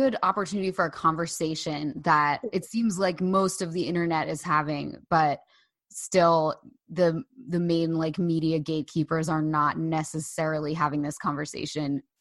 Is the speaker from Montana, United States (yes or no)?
no; Bay Head, New Jersey, United States; I grew up in Bayhead. Do you know where, you know, like where Bayhead yeah. is? It's OTB, Monmouth County.